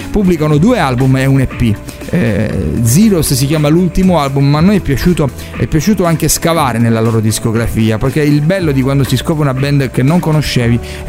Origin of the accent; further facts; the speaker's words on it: Catania, Sicily, Italy; A questo punto è arrivata l'ora di rientrare a casa e andare direttamente dalle nostre parti, proprio a Catania.